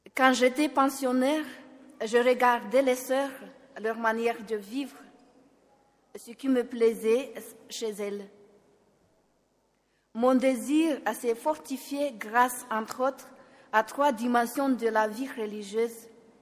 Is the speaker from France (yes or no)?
no; Madagascar; j'ai 30 ans. Et je suis malgache